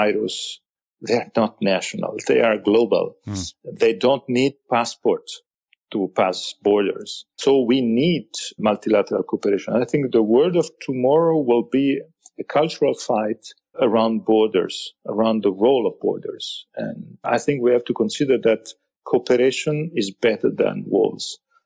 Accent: Pisa, Tuscany, Italy; I come from Pisa, of course.

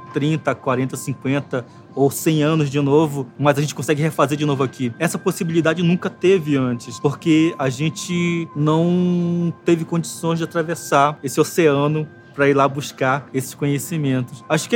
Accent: Amazonas, Brazil; born there; uma das maiores coleções do Rio Negro, da região onde eu nasci

